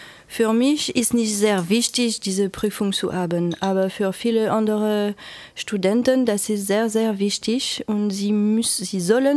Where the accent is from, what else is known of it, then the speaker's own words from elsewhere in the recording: France; German is a second language; Ich bin Franzose